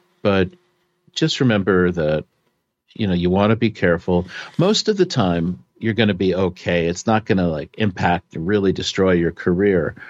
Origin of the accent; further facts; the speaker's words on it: United States; so as an American, I misread the situation.